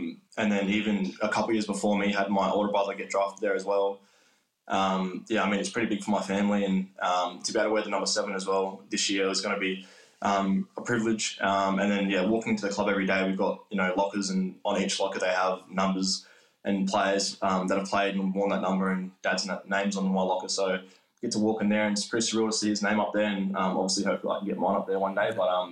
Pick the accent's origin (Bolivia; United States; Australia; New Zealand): Australia; Adelaide, South Australia; I grew up in Adelaide my whole life and I was born here, so you know, Adelaide has a lot to offer